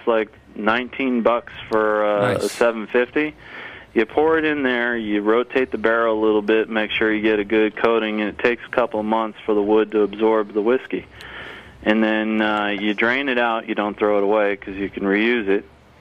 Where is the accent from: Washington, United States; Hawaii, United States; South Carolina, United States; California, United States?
California, United States; I grew up in California. I love hot food, Matt.